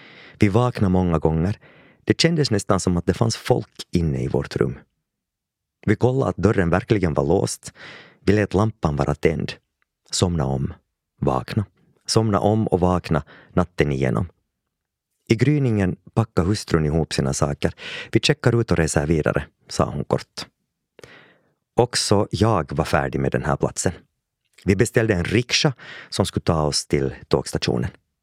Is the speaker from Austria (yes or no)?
no; Finland; Inte så där som när det är stor rea hemma i Finland.